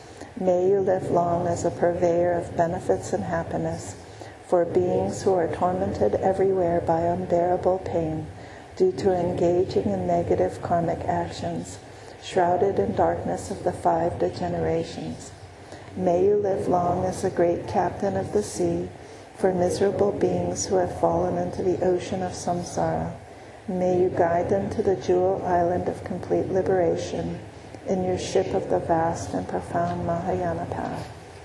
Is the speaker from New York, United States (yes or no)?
no; Hawaii, United States; you know, but I grew up in Hawaii. It's like, I swam under waterfalls and beautiful rivers, you know.